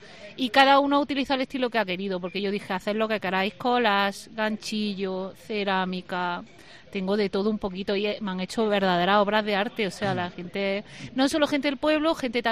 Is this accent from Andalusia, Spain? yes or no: yes; Granada, Andalusia, Spain; also born or lived in Huéjar Sierra; No, yo soy de Granada.